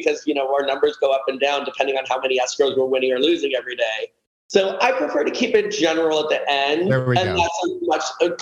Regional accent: California, United States; Oh, I grew up in like the poor neighborhood in the San Fernando Valley.

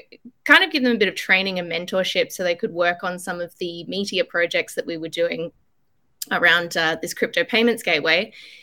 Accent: Australia; accent: Australian; moved away as an adult; now in Philippines; You can tell by my accent, I'm Aussie, but I have been living in the Philippines since 2018.

